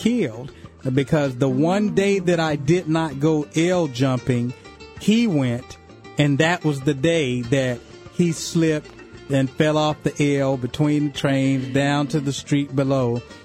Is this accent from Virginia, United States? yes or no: no; Chicago, Illinois, United States; I was born, we grew up in the ghettos of Chicago. The first 7-8 years of my life, right across the street, around the corner from Chinatown